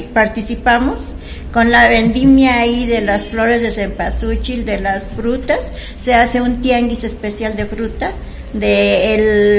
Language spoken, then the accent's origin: Spanish; Mexico; lo que nos da valor e identidad como mexicanos